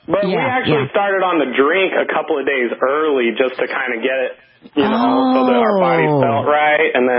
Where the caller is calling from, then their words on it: Wisconsin, United States; from Wisconsin, but that's okay.